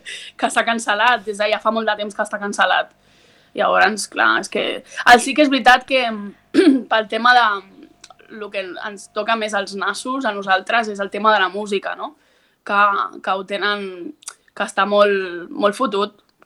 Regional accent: Sitges, Catalonia, Spain; els que som de Sitges ho sabem com som, no?

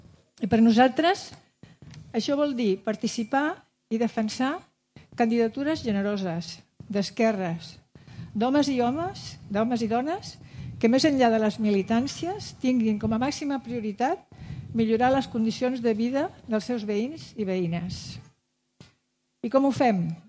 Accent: Girona, Catalonia, Spain; I com que soc gironina

